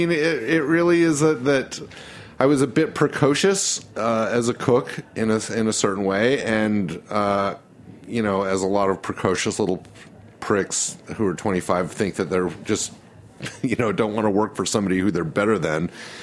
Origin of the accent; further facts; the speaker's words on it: Salt Lake City, Utah, United States; growing up in Salt Lake City, with my mother being very adventurous with cooking